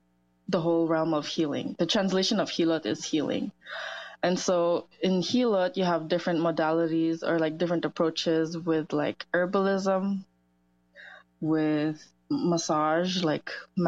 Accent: Côte d’Ivoire; I don't think I've ever felt bad about being Filipino. And I think a lot of that has to do with the fact that I grew up in Côte d'Ivoire, and I have like a good amount of family here

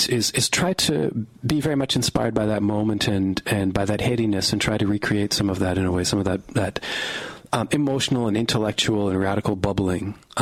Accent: Western Canada, Canada; And I grew up in Western Canada

